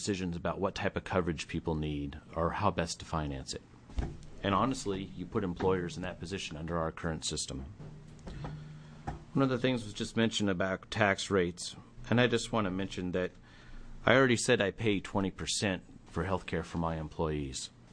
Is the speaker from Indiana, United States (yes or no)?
no; Silverton, Oregon, United States; I'm from Silverton, Oregon. I'm a small business owner.